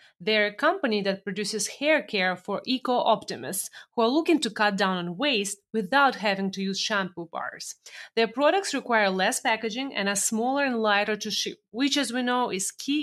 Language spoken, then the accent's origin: English; Russia; A funny hack from my, growing up in Russia days.